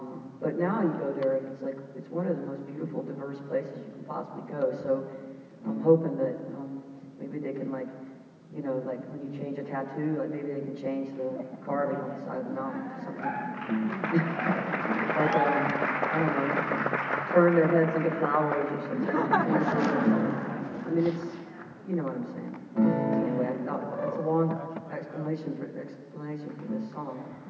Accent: Atlanta, Georgia, United States; I grew up in Atlanta. I was born in 64

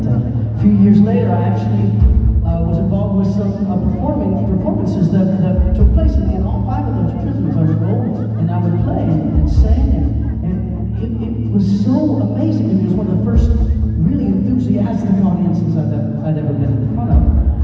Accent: Leavenworth, Kansas, United States; I come from Leavenworth, Kansas, and when you hear Leavenworth, sometimes you think of prisons. I grew up with 5 prisons within 20 miles of me. It was part of the life there.

